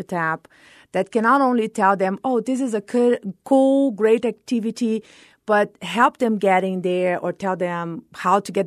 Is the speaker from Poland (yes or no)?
no; Brasilia, Federal District, Brazil; English is a second language; now in El Paso, United States; I'm from Brasilia. It's a dry area in Brazil, so the vegetation is not that different from here. The climate is not that different.